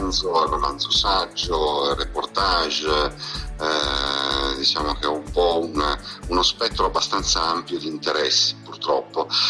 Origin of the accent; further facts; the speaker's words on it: Trieste, Friuli-Venezia Giulia, Italy; nel 1964, nel lontano 64 a Trieste, e poi di qua non ci siamo più mossi. Quindi io sono cresciuto a Trieste e ormai mi considero più triestino dei triestini.